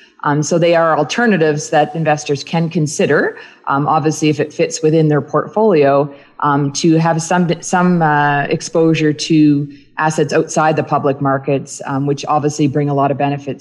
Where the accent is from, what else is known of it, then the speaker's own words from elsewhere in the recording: New Germany, Nova Scotia, Canada; I grew up in New Germany, Nova Scotia, but I was actually born in Halifax, Nova Scotia, because there are no hospitals in New Germany.